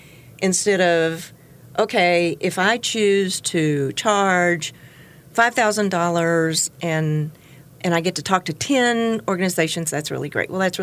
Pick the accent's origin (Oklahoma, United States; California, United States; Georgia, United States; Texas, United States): Texas, United States; I'm from Texas. I can BS with the best of them.